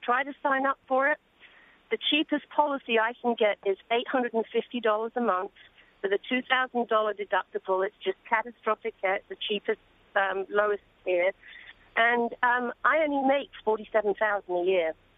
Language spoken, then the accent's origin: English; England, United Kingdom; now in United States; as you can tell, I'm English